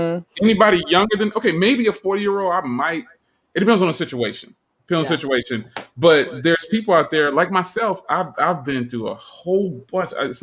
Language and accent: English; East Coast, United States; It might be because I'm from the East Coast and we don't hold nothing back.